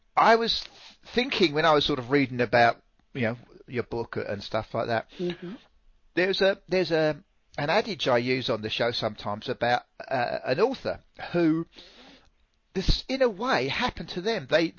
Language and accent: English; England, United Kingdom; The meetings I was raised to in England